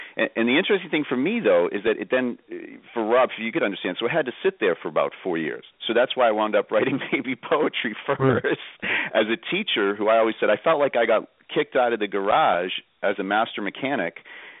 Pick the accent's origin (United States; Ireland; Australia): Ireland; I'm Irish, I interrupt all the time, so Scott pulls me back every now and then